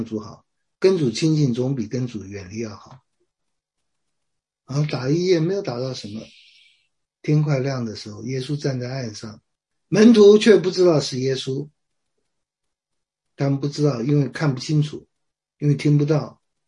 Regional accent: China; 清教徒的特点就是要工作，要努力工作，这点跟我们中国人有点像啊。

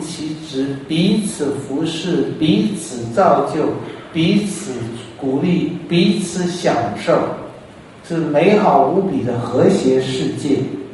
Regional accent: China; 我们中国人最听不进去这句话，我们中国人最要面子

